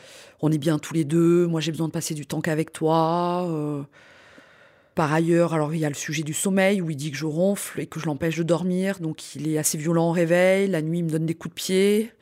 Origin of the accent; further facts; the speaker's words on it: South, France; parce que je suis fille du Sud, donc un peu de tempérament.